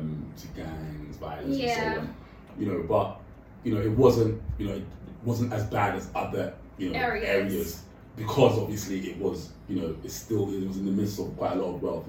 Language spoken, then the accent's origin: English; London, United Kingdom; growing up in London was fine. I went to school in London, school was cool. I went to a boys' school.